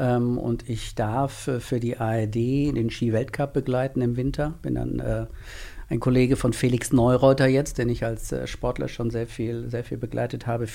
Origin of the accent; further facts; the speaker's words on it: Hesse, Germany; born there; now in Mainz, Germany; ich komme gebürtig aus Nordhessen